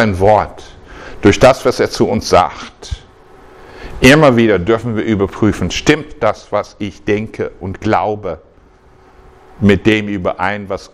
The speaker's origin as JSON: {"language": "German", "country": "United States", "tie": "born or raised there", "said": "Das beste Beispiel habe ich selbst erlebt, als ich aufgewachsen bin in den USA."}